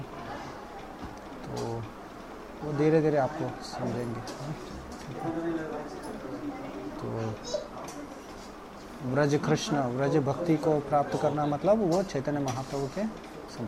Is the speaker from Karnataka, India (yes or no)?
yes; Belgaum, Karnataka, India; मैं और मूलतः बेलगम से हूँ, कर्नाटक। लोग कोई बोलते हैं महाराष्ट्र में है, कोई कर्नाटक। कर्नाटक में है लेकिन मराठी ज़्यादा बोलते हैं लोग।